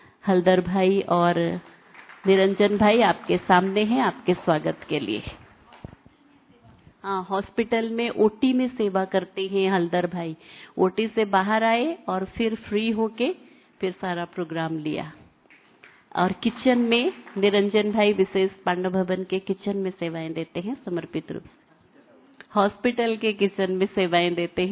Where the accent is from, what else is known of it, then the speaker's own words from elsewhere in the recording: Odisha, India; now in Balotra, India; वैसे मैं उड़ीसा से हूँ, परंतु बाबा ने यहाँ मधुबन कनेक्शन में बालोत्रा करके एक जगह है, वहाँ पर बाबा ने सेवा में रखा है।